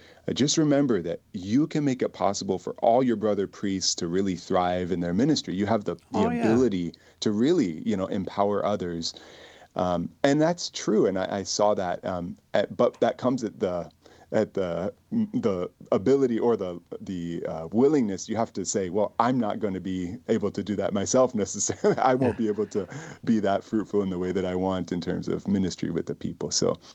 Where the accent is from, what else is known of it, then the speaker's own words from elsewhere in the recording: San Diego, California, United States; also born or lived in La Mesa; You know, I was born in La Mesa. I lived in San Diego for the first 12 years of my life. It would feel like coming home to me